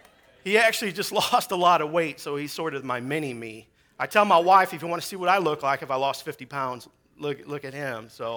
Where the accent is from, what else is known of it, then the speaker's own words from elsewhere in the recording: United States; because I'm a Yankee, right? I'm from the North.